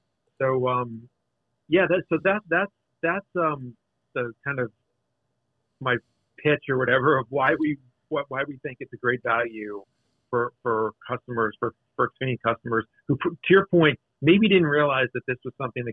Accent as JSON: {"language": "English", "town": "Pittsburgh", "region": "Pennsylvania", "country": "United States", "said": "like I'm from Pittsburgh originally. I'm a Steelers fan."}